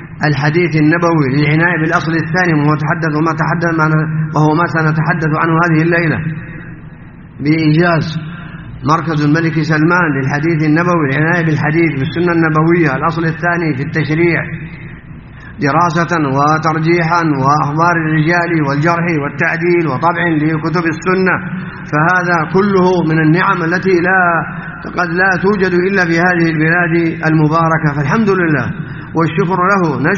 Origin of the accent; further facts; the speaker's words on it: Saudi Arabia; نعيش في بلادنا المملكة العربية السعودية